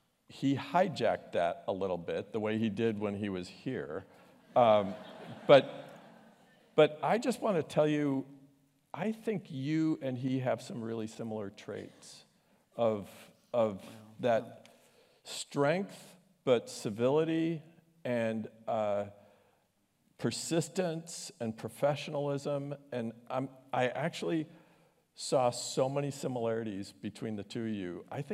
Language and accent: English; Minneapolis, Minnesota, United States; I've been really proud of my hometown.